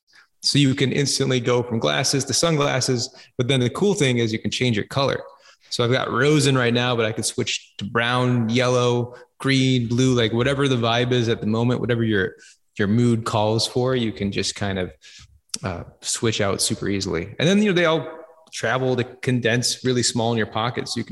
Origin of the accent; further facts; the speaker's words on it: Minneapolis, Minnesota, United States; I'm from Minneapolis and, you know, that's the home of 3M